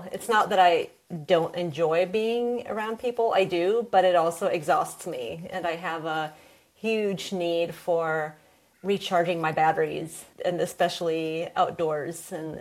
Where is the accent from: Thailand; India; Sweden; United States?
Sweden; I was born and raised here in Sweden, and we do have a very outdoorsy culture.